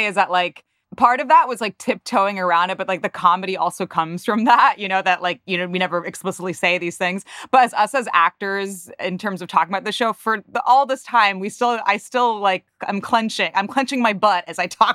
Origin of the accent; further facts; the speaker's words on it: Paramus, New Jersey, United States; Paramus, New Jersey. I'm actually okay. Recording from Paramus, New Jersey right now.